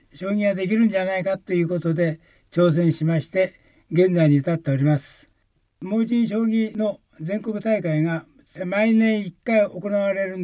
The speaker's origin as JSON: {"language": "Japanese", "region": "Tokyo", "country": "Japan", "tie": "born there", "said": "はい、福岡です。生まれは東京なんですけども"}